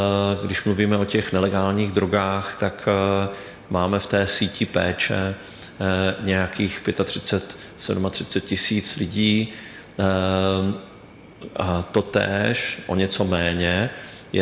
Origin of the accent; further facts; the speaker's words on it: Brno, South Moravian Region, Czechia; Tak a když to srovnám potom například v Brně, jako já jako Brňák